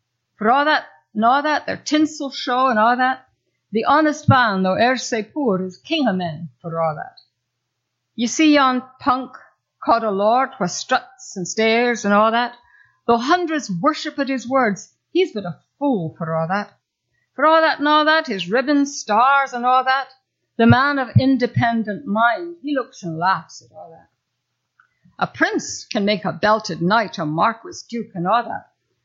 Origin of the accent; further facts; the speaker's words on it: Scotland, United Kingdom; it's easy for me as a Scot